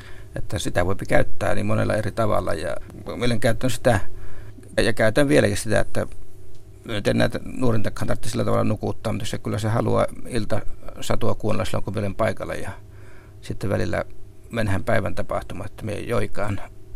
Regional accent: Lapland, Finland; mä tässä olen esiintymässä kotipuolessa tuolla Saamenmaassa

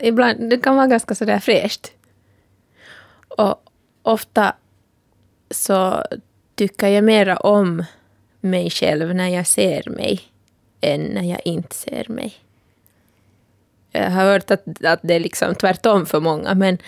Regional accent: Kirkkonummi, Uusimaa, Finland; jag bor i Kotby. Det är jättetrevligt att bo där. Men jag har vuxit upp i Kyrkslätt. Och det är en ganska stor liksom, del av min identitet på sätt och vis. Och jag är mörkhyad. Min pappa kommer från Ghana och min mamma är finlandssvensk.

